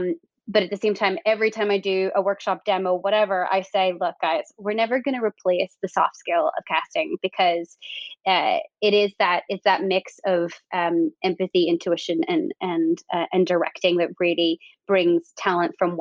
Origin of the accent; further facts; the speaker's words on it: Northern Ireland, United Kingdom; moved away; So when I moved from Northern Ireland to do an acting course, I went to American Academy of Dramatic Arts.